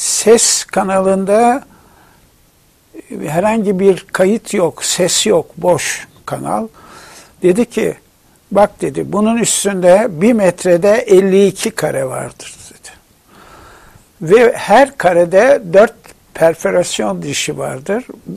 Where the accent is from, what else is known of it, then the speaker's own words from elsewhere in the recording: Arnavutköy, Istanbul, Turkey; Ben 1932'de yani 1 Şubat'ta Arnavutköy'de doğmuşum. Yani Kuruçeşme ile bebeğin arasındaki o güzel, o enteresan mozaiği olan Rum ve Ermeni'nin, Yahudi'nin bulunduğu bir mahallede büyüdüm.